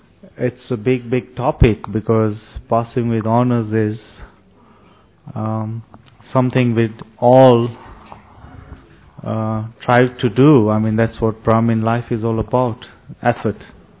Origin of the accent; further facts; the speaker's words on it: Kenya; English is a second language; also born or lived in United States; It's a bit English name, but born and brought up in Kenya. Kenya, that's Africa, East Africa.